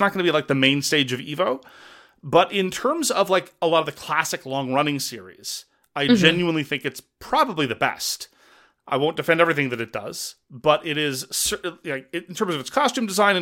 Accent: Montreal, Quebec, Canada; I come from Montreal, I come from French Canada.

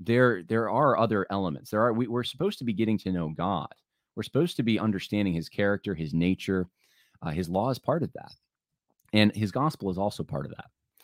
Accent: Northern Ireland, United Kingdom; being from a less educated province of the UK than he is, I'm Northern Irish

